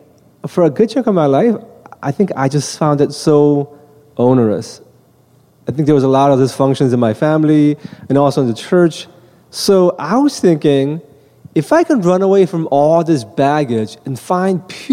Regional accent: East Coast, United States; now in Los Angeles, United States; I'm from East Coast, I grew up there

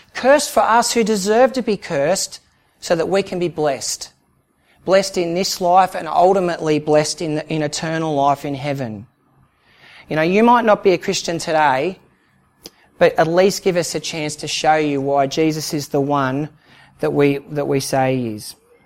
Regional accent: Newcastle, New South Wales, Australia; Like, I'm an Aussie and I work with Aussies

